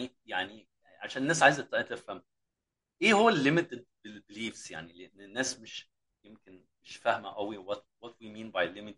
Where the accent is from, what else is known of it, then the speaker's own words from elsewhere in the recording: Egypt; لما كنت بره مصر كنت harassed discriminated bullied عشان انا مصري وعربي، كنت جوه مصر